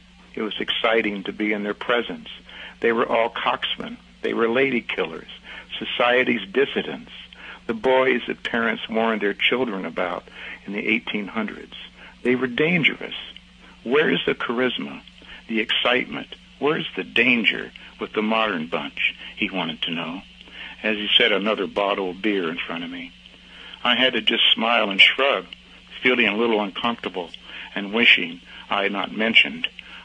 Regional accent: Indiana, United States; had as a teenager in Indiana, where I was raised.

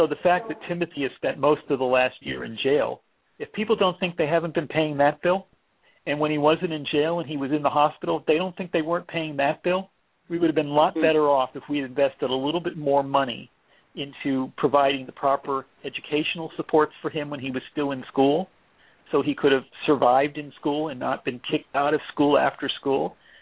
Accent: Florida, United States; also born or lived in Texas; In my home state, your home state, Florida, we're 49th in spending for mental illness. And in Texas, the state I lived in before that, we were 50th in funding of mental health services.

